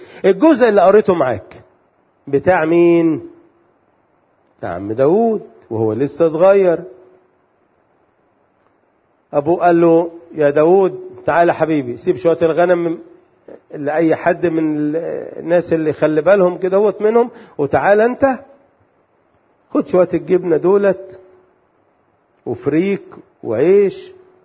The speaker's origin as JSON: {"language": "Arabic", "town": "Alexandria", "region": "Alexandria Governorate", "country": "Egypt", "said": "عندنا في اسكندريه في منطقه كده"}